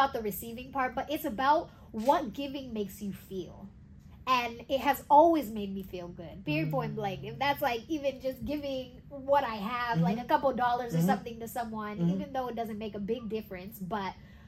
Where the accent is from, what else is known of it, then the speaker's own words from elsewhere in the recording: United States; Sometimes, you know, like even just me growing up in the States.